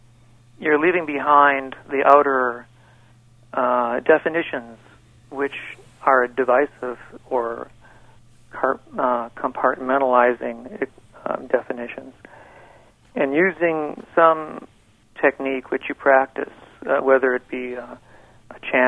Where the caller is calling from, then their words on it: Urbana, Illinois, United States; I'm calling from Urbana.